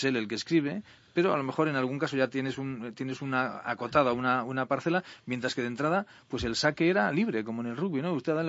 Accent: Galicia, Spain; en mi tierra, en Galicia

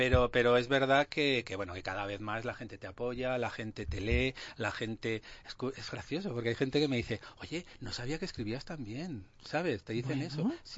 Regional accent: Aragon, Spain; Que yo soy cabezón como maño

